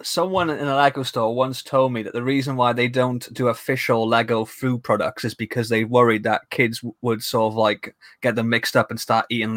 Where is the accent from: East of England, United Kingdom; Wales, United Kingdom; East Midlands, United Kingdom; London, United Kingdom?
Wales, United Kingdom; there was things I said that people didn't understand because I was from Wales. Like they didn't understand the words that we used or the terminology and stuff.